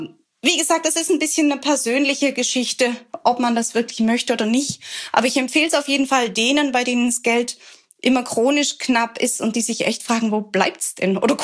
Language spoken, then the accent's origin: German; Baden-Württemberg, Germany; Ich bin ja als Schwäbin zur Sparsamkeit erzogen